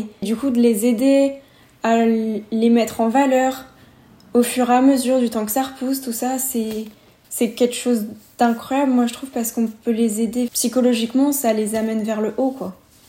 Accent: Meylan, Auvergne-Rhône-Alpes, France; j'ai 21 ans. Je suis originaire de Meylan

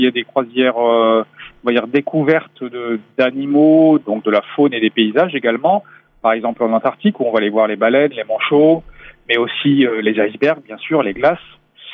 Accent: Saint-Brieuc, Brittany, France; je suis de Saint-Brieuc, j'ai toujours baigné dans ce milieu-là, j'ai toujours fait du bateau.

